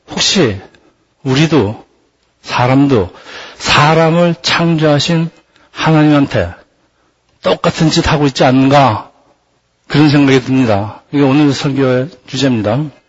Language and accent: Korean; South Korea; now in United States; 우리는 한국 사람은 빵만으로 살 수가 없어요. 미국에서 아무리 오래 살아도 혹시 밥을 먹어야 됩니다.